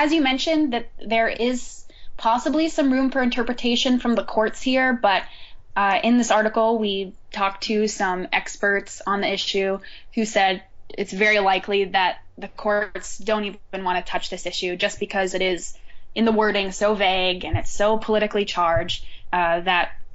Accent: Arizona, United States; And Barry Goldwater, who's from my home state of Arizona

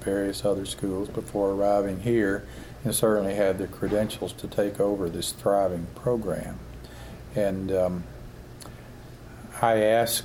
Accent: Tennessee, United States; I grew up in East Tennessee. I've lived here all of my life.

